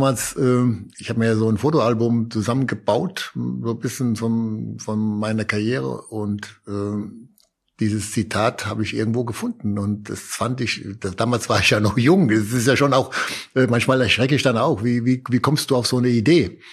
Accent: Dossenheim, Baden-Württemberg, Germany; ich komme ja aus Dossenheim auch und meine Onkels haben bei uns immer mit mir Fußball gespielt, schon mit 3, 4, 5 Jahren im Hof oder auch auf der Hauptstraße, da wo mein Elternhaus ist

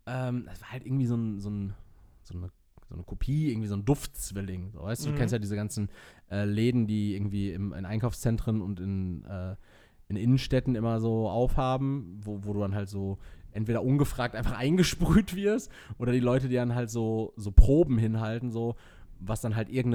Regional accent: Castrop-Rauxel, North Rhine-Westphalia, Germany; born there; Ich so, ja, ich bin hier halt zugezogen, so, also komm halt gebürtig irgendwie aus Kastrop, so bla.

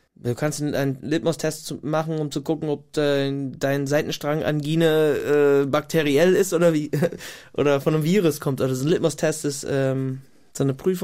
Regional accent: United States; also born or lived in Ireland; ich bin halt in den USA groß geworden, in Irland und nicht und nur mit englischsprachiger Musik.

